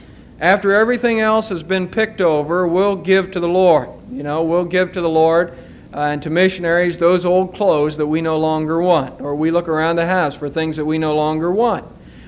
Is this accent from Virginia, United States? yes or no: no; Ohio, United States; also born or lived in Michigan; being born and raised in Ohio, I just have not been able to get the Ohio State Buckeyes